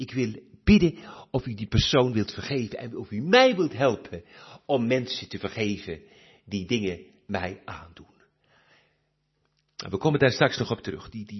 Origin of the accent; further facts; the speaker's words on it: Netherlands; now in Belgium; Ik weet niet meer, ik ben 40 jaar weg uit Nederland, dus ik weet niet meer hoe dat hier is.